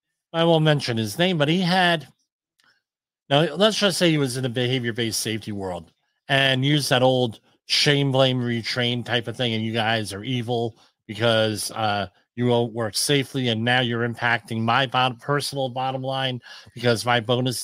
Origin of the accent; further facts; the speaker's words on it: New Jersey, United States; I say, well, hey, I'm from New Jersey, it's tinnitus.